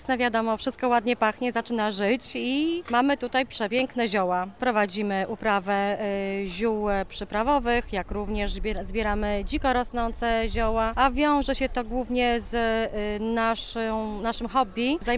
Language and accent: Polish; Stok Lacki, Masovian Voivodeship, Poland; jestem ze Stoku Lackiego, czyli z okolic Siedlec.